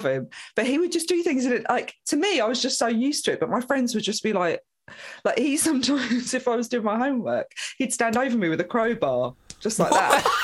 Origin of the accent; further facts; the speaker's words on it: East of England, United Kingdom; I was born in Essex.